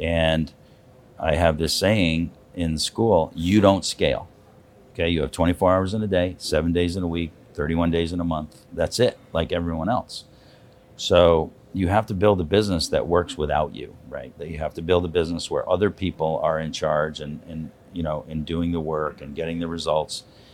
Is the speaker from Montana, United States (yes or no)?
no; Connecticut, United States; I'm from Connecticut, so it's trees, you know, everywhere.